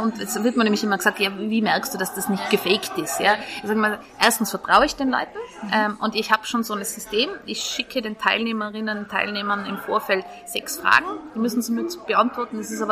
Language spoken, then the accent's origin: German; Tyrol, Austria; und ich komme aus Tirol